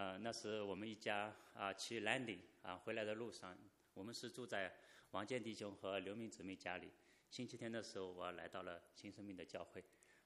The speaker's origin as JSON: {"language": "Chinese", "region": "Shanghai", "country": "China", "tie": "born or raised there", "also_born_or_lived": "Singapore", "said": "我老家是上海的。我是94年大学毕业"}